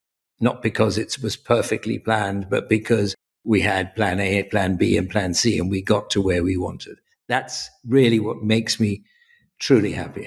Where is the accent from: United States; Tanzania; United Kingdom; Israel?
Tanzania; moved away; also born or lived in South Africa; I was, funny enough, born and brought up in Tanzania, in East Africa. Then my parents, for their sins, sent me to South Africa in the bad old days of apartheid, where I went to university